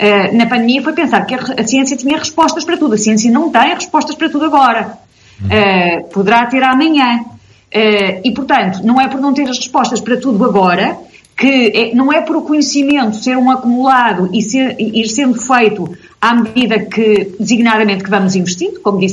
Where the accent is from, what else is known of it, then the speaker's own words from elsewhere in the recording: Portugal; Não aprendemos como... Não é só como portugueses...